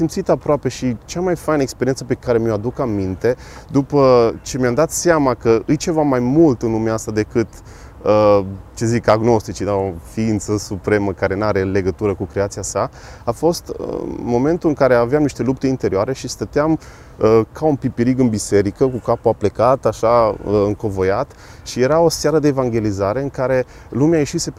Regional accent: Arad, Arad County, Romania; now in Timișoara, Romania; Clasa 6, în Arad. Da. Și încet, încet m-am lăsat și am venit aici în Timișoara.

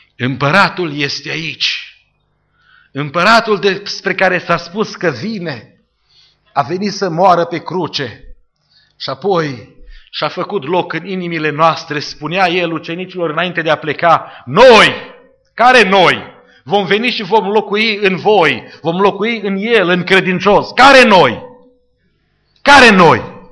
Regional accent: Șimleu Silvaniei, Sălaj County, Romania; Și acel traseu era și prin orașul meu natal, prin Șimleu Silvaniei. Eu eram pastor la Baia Mare deja.

